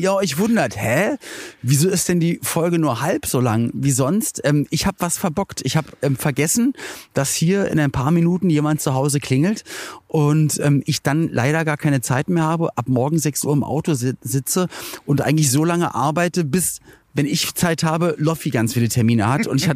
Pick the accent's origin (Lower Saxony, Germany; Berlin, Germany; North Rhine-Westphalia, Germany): Berlin, Germany; Also ich komme ja aus Berlin-Spandau.